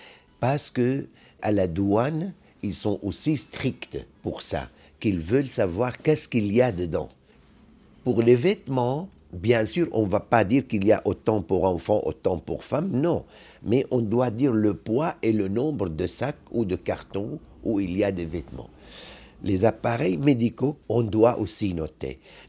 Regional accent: Syria; French is a second language; moved away as an adult; also born or lived in France; Je suis d'origine syrienne, et j'ai quitté la Syrie, pas parce que j'étais amoureux, que je suivais une fille, hein. Non, c'était pour étudier.

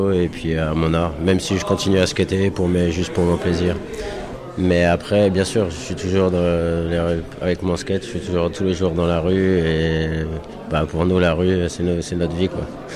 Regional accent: France; now in Barcelona, Spain; je viens de France, mais j'habite à Barcelone depuis quelques années.

